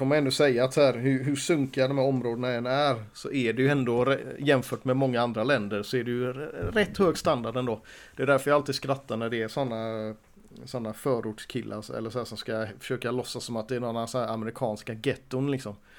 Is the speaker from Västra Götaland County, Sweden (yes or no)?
yes; Gothenburg, Västra Götaland County, Sweden; Jag menar, vi är ju från Angered då till exempel.